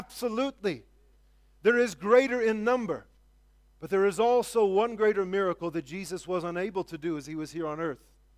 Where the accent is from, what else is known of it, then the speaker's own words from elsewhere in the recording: United States; And to me as an American, it breaks my heart because it means as a nation, as big as we are, we don't fully get it yet.